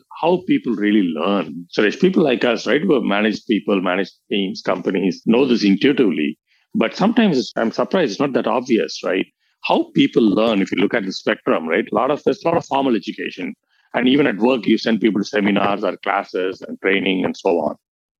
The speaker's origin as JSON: {"language": "English", "town": "Chennai", "region": "Tamil Nadu", "country": "India", "tie": "born or raised there", "moved": "as an adult", "lives_now": "United States", "said": "About my background, Suresh, I grew up in Chennai. I went to College of Engineering in Guindy, and I came to the States."}